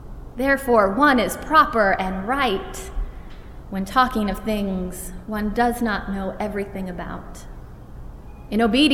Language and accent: English; Michigan, United States; I come from Michigan, where the fizzy drink that's often served in a can is called pop